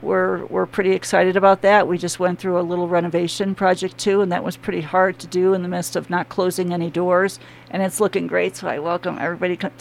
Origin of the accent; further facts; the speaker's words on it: Chicago, Illinois, United States; now in Trinidad, United States; My background here in Trinidad, I'm originally from Chicago, came here